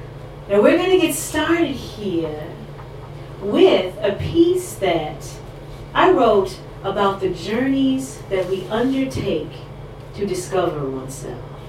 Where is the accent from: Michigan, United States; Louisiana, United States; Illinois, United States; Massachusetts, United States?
Illinois, United States; Chicago; now in Dublin, Ireland; I hail from Chi-Town, the Windy City.